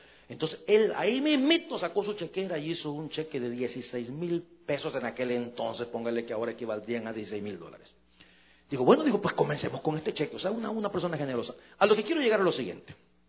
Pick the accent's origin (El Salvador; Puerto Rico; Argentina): El Salvador; en mi país, en El Salvador